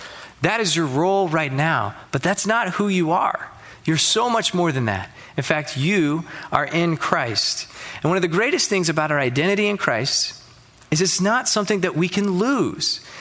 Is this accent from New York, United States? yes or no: no; Memphis, Tennessee, United States; I grew up in Memphis, Tennessee. I'm a Tennessee fan because my family, we really enjoy that.